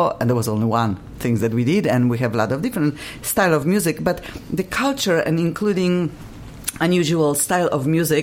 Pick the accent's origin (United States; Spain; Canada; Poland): Poland; I'm from Poland, and I'm telling you, summer is short